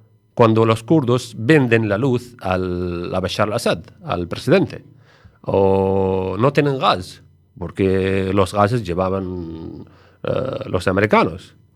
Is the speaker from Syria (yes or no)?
yes; Syria; Spanish is a second language; Como somos sirios, le gustamos la familia numerosa.